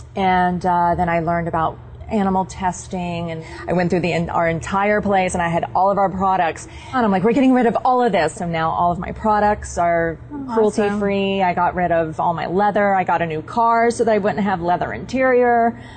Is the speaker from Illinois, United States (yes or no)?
no; Tennessee, United States; Growing up in Tennessee, I grew up on a hill with a forest for a backyard. Mm-hmm. Basically where I lived was the foothills of the Appalachians